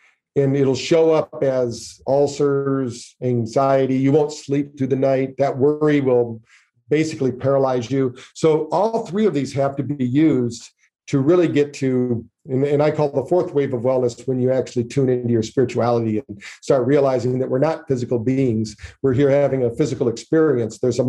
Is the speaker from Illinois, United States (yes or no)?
no; Battle Creek, Michigan, United States; That's my hometown, Battle Creek, Michigan. The very first health food store in the world was in our hometown. So we grew up around those crazy people